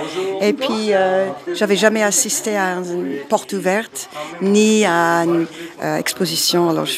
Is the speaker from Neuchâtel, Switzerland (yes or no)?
yes; Neuchâtel, Switzerland; Je viens de Neuchâtel, je suis une vieille dame